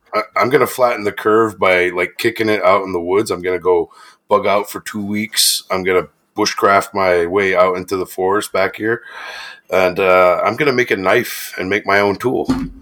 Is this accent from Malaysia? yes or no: no; Clare, New Brunswick, Canada; I'm from Clare, New Brunswick. It's a little parish that's lost in the middle of nowhere, up on the northern Maine border, right across from Fort Kent, Maine.